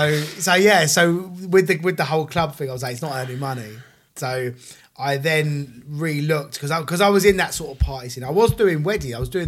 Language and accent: English; London, United Kingdom; So, I grew up North London, and in my very, very early days was when I was about 11, 12 years old.